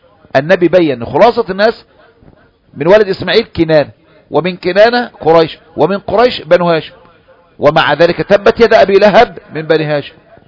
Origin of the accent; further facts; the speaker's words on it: Egypt; أنا مصري، أنا مسلم، مسلم مصري